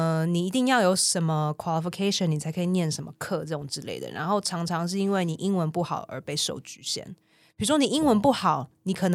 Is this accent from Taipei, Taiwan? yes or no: yes; Taipei, Taiwan; also born or lived in Tainan; now in United States; 我在台湾台北